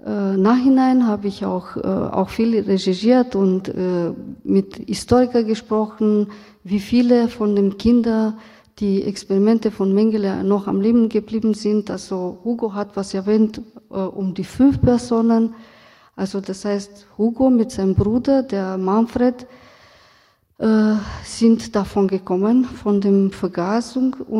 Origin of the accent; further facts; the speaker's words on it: Romania; German is a second language; now in Germany; Ich bin aus Rumänien, in Rumänien aufgewachsen, und damals haben wir über die Geschichte nicht so viel gelernt. Als Romni in Rumänien